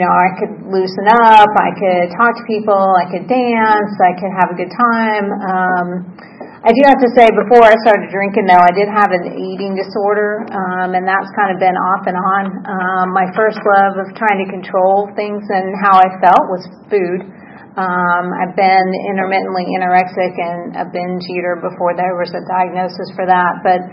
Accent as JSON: {"language": "English", "town": "San Francisco", "region": "California", "country": "United States", "tie": "born there", "said": "I was born in San Francisco and ended up here because of my grandparents. And we moved around very often, every 6 months to a year."}